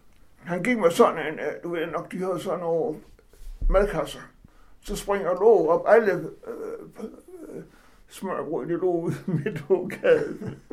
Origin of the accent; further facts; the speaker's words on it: Tulsmark, Region of Southern Denmark, Denmark; born or raised there; also born or lived in Varde